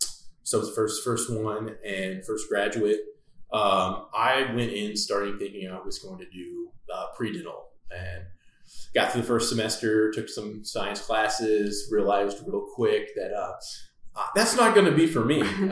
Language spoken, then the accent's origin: English; Amarillo, Texas, United States; So I am from Amarillo, Texas. Proud to be from West Texas. It was a great place to grow up.